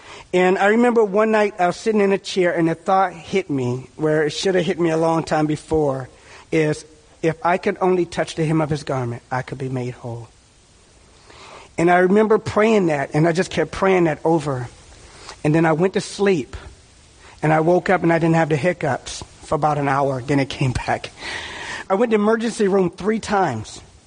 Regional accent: Washington, District of Columbia, United States; I grew up in a really rough area. I'm from Washington, D.C., and I grew up in a really rough area.

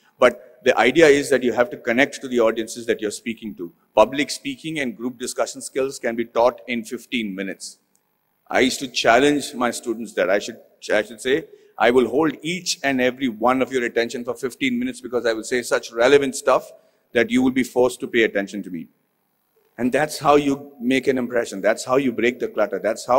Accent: Jamshedpur, Jharkhand, India; Because I am from Jamshedpur, from the Tata steel town.

